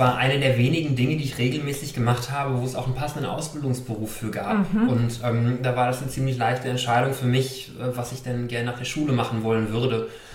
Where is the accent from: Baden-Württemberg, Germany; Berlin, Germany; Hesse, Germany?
Hesse, Germany; ich bin in Mittelhessen aufgewachsen, in der Nähe von Gießen. Da bin ich auch geboren. Und da habe ich eigentlich meine gesamte Jugend da auf dem platten Land in Mittelhessen verbracht, in so einem sehr kleinen Dorf.